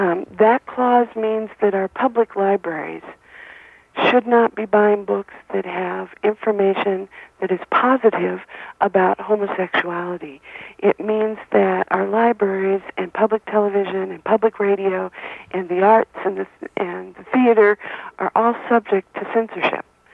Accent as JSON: {"language": "English", "region": "Oregon", "country": "United States", "tie": "born or raised there", "said": "I grew up in Oregon. I was born here."}